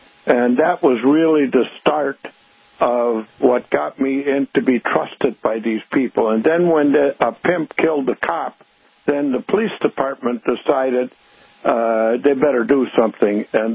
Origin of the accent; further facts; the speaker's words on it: Minnesota, United States; And since I was from Minnesota, he told me, why didn't I take care of my own problems?